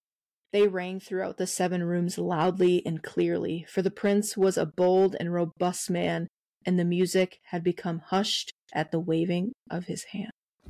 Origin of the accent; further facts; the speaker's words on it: Midwest, United States; As a Midwesterner, I know that you laugh your ass off at how I talk.